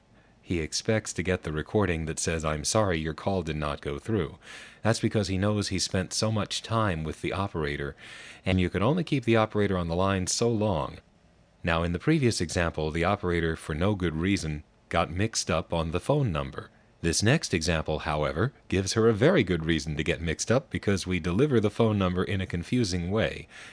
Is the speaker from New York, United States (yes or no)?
yes; Lynbrook, New York, United States; That call and the next were both recorded from the Crossbar 1 in my hometown, Lynbrook 9/Valley Stream 5.